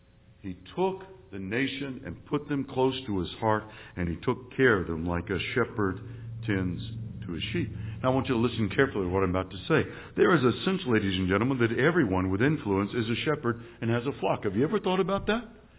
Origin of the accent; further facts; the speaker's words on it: California, United States; born there; I was born in Southern California. We didn't have sheep in Southern California.